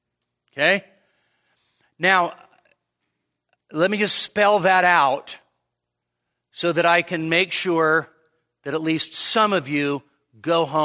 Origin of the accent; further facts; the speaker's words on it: United States; born there; Am I glad I was born in America? You bet. Am I glad I was born in America and not Papua? Yes.